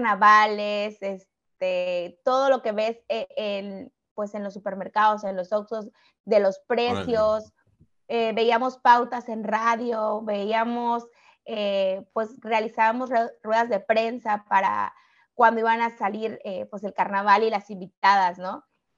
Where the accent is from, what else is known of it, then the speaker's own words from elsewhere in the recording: Veracruz, Mexico; Pues mira, yo soy veracruzana y tengo muchos amigos que tienen inmobiliarias que empezaron desde cero.